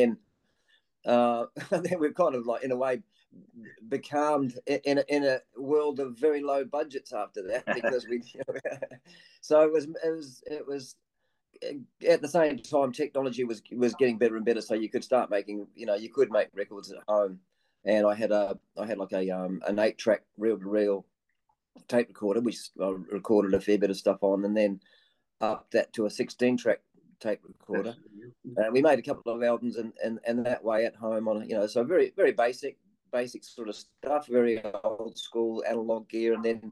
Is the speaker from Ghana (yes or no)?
no; New Zealand; now in Sydney, Australia; I came from New Zealand and lived on the northern beaches of Sydney, went to school up there.